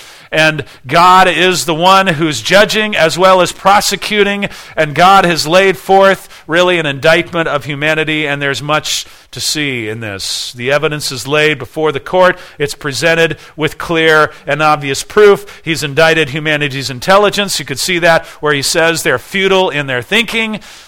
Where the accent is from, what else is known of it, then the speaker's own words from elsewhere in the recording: United States; But I didn't grow up in that. I grew up in Christian USA, and I'm a pretty good person.